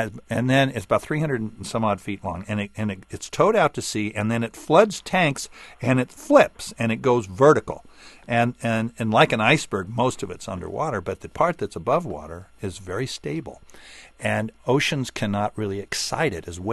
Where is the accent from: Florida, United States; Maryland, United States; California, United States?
California, United States; And I've always thought, since I grew up in California, it would be wonderful to have one of these off of Catalina